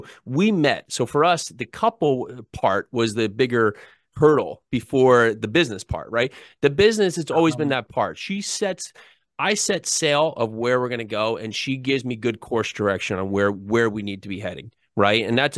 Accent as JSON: {"language": "English", "region": "New Jersey", "country": "United States", "tie": "born or raised there", "said": "I grew up in New Jersey, right? We met in New York City"}